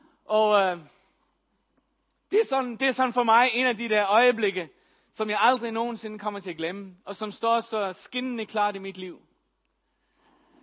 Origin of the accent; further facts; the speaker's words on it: Faroe Islands; now in Denmark; Jeg personligt er født og opvokset på Færøerne.